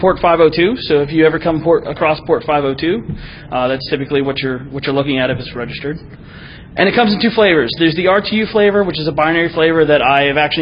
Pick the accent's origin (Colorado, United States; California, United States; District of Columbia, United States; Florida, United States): District of Columbia, United States; Washington; In big cities, like I'm from Washington, D.C., and I hate traffic